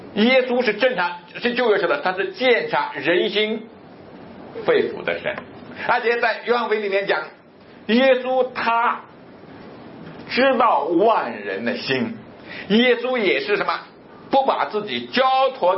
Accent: China; 我们在中国被培养从小长大的时候，

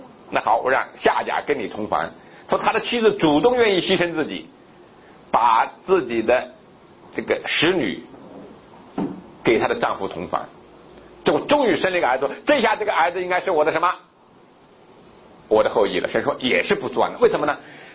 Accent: Jiangsu, China; 我小的时候，我觉得我是生在一个很小的地方，很贫穷落后的苏北的一个小乡镇。十几岁还没进过县城

